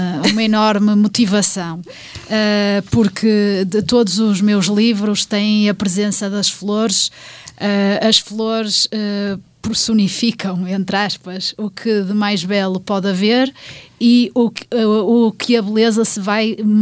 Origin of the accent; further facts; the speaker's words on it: Penafiel, Porto, Portugal; also born or lived in Paredes; eu nasci em Paredes, mas morei em Penafiel desde um ano até aos 5 anos, mais ou menos.